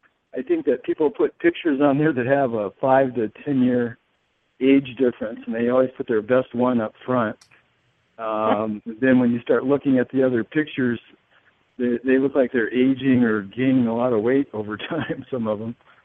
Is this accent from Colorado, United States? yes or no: yes; Colorado, United States; I come from Colorado. And so it was all new.